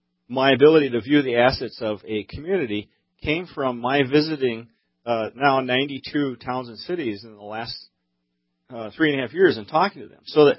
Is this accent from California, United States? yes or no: no; Minnesota, United States; Well, I'm from Minnesota, but my career corridor is from the headwaters of Lake Itasca through to the Black Hills